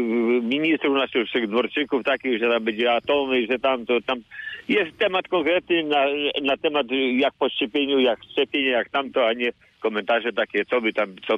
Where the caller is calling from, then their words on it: Gubin, Lubusz Voivodeship, Poland; Ja mam 75 lat skończone i szczepiłem się u nas w Gubinie przy ulicy Grunwaldzkiej.